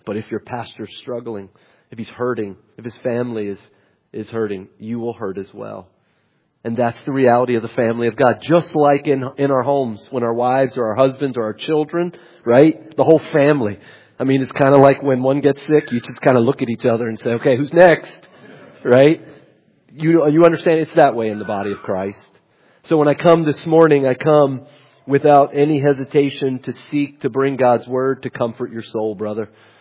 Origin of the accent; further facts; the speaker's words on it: West Virginia, United States; I'm a nobody from West Virginia.